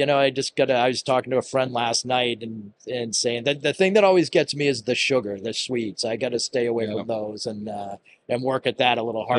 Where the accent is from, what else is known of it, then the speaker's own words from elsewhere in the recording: Boston, Massachusetts, United States; accent: Boston; because I get a lot of heat about my Boston accent.